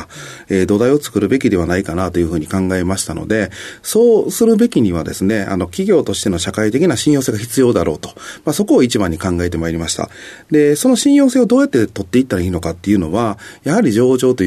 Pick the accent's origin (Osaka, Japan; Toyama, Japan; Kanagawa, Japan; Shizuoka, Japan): Osaka, Japan; Izumisano; 大阪府の泉佐野市になります。